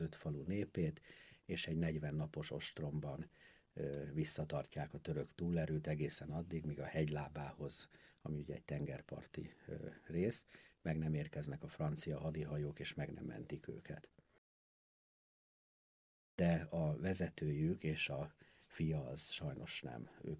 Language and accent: Hungarian; Hungary; Muszáj ezt vinnünk tovább, de úgy, hogy örményként azért igaz magyarként is itt élünk, és ez az otthonunk.